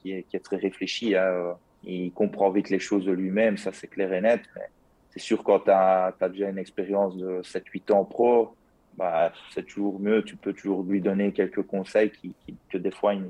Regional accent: Wallonia, Belgium; accent: Liège; je viens de la province de Liège, donc ça doit s'entendre à mon accent

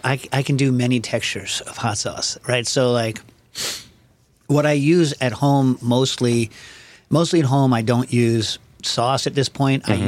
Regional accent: United States; I'm such an American. You know what I mean? I want stuff in my face all the time.

